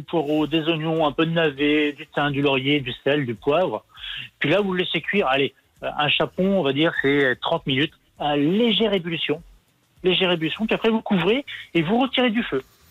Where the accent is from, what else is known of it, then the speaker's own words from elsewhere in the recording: Pays de la Loire, France; Moi, je suis originaire de la campagne de la Sarthe, donc rien à voir avec la Champagne.